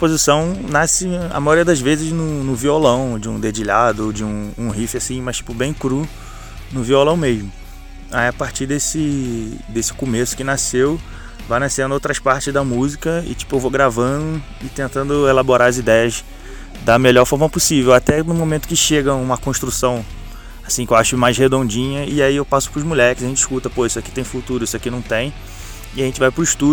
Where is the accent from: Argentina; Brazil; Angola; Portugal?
Brazil; Rio de Janeiro; a gente é aqui do Rio de Janeiro, capital.